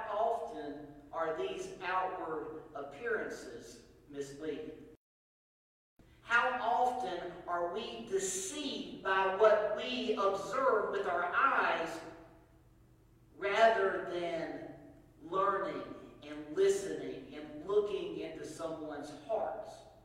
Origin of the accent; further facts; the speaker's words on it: the South, United States; Was my roommate going to like me because I'm from the South and he's from the North?